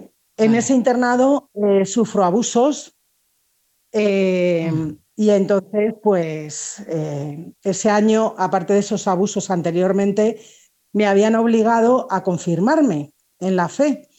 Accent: Spain; born there; Pues mira, yo nací en una familia muy católica en España, como podéis ver por mi acento, en el año 64. Claro. Tengo 62 años. Soy la mayor de cuatro hermanos y mi familia todos muy católicos desde los ancestros

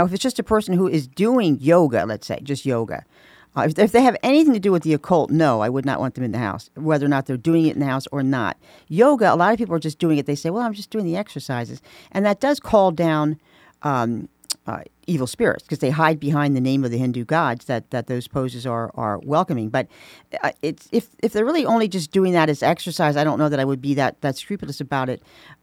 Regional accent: Philadelphia, Pennsylvania, United States; Yes, my hometown.

